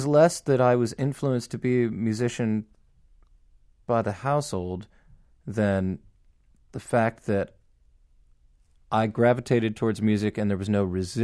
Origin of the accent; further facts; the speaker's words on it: East Coast, United States; I grew up on the East Coast